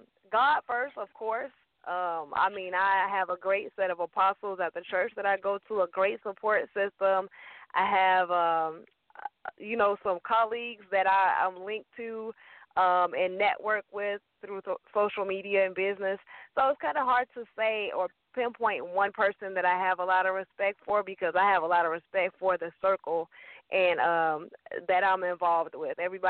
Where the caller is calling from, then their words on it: Atlanta, Georgia, United States; I am calling from Atlanta, Georgia, and I am the host of a show called What's the Deal?